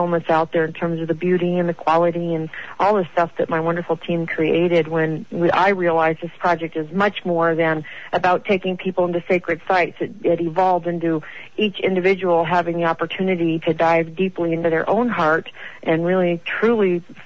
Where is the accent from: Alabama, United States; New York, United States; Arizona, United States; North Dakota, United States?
Arizona, United States; Phoenix; And we had an actual theatrical premiere in my hometown in Phoenix